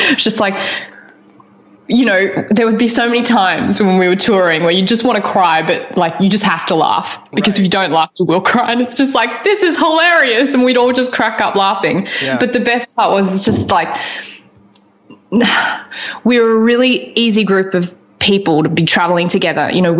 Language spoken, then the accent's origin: English; Thailand; because I grew up in Thailand, so a lot of the time, you know, the cast would go down from stomach bugs and stuff.